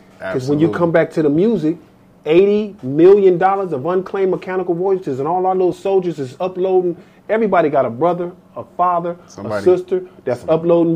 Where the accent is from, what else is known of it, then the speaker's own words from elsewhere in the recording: Los Angeles, California, United States; I'm from South Central born.